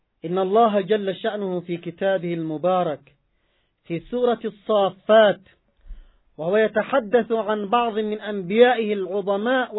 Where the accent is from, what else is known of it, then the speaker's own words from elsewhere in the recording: Yemen; فما هو موروثنا نحن كشعب يمني؟